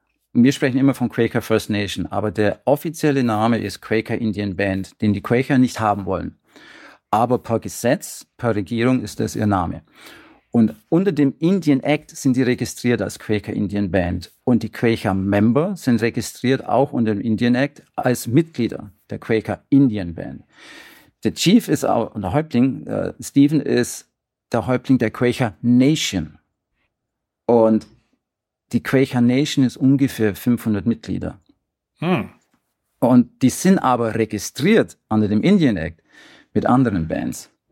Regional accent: Germany; now in Canada

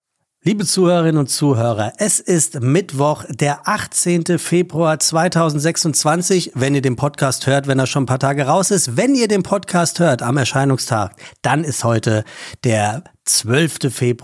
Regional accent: Hesse, Germany; die war mit mir in der Grundschule im Taunus, wo ich groß geworden bin. Also wo ich Kind war.

